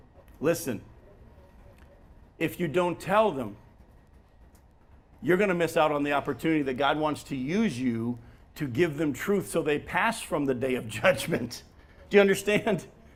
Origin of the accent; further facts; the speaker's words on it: Chicago, Illinois, United States; I'm from Chicago. I can vote more than once.